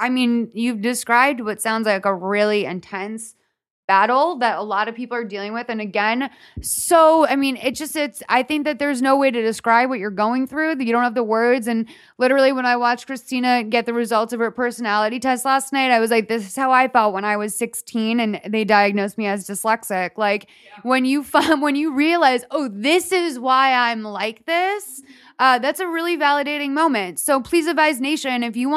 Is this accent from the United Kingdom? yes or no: no; Ireland; I am Irish, so I'm constantly dry.